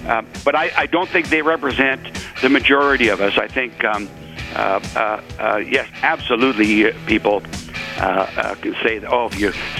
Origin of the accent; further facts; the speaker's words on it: Ontario, Canada; I grew up in Northern Ontario in a mining town.